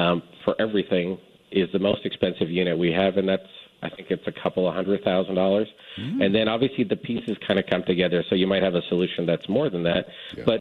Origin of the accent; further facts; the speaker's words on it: Toronto, Ontario, Canada; now in South Florida, United States; although I am actually from Toronto, but we're based in South Florida